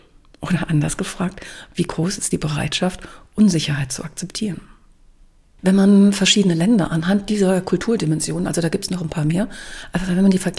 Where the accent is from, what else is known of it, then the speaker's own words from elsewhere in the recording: Germany; Also es war eine Amerikanerin dabei, es waren mehrere Iren, es war ein Däne dabei, ich als Deutsche und Javier aus Kolumbien.